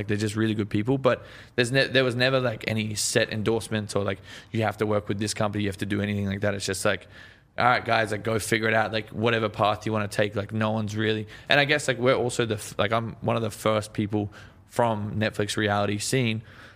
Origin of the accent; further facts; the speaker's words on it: Australia; Yeah, no, that's the thing. Is like, I feel like we're stuck in the 80s back in Australia.